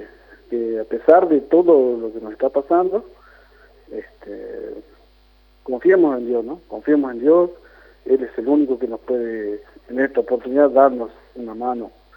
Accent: La Quiaca, Jujuy, Argentina; born there; el saludo muy inmenso para el lugar donde yo nací, para La Quiaca, y a los maestros que están ahí, y de toda la Puna

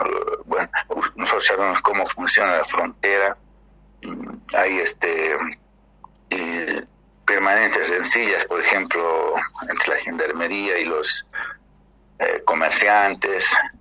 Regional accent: Bolivia; nosotros como bolivianos de la parte sur de Bolivia estamos muy compenetrados y hermanados, incluso familiarmente, con el norte argentino

